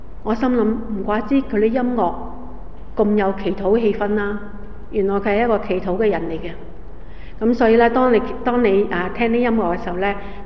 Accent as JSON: {"language": "Cantonese", "country": "China", "said": "咁我话圣母啊，我哋中国人嚟咗啦，我哋讲中国话，我哋嚟咗啦，希望佢希望你保佑我哋中国，特别系保佑我哋嘅中国人。"}